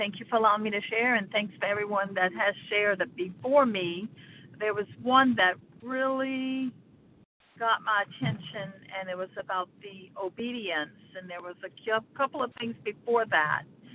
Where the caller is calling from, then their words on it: Louisiana, United States; from Louisiana.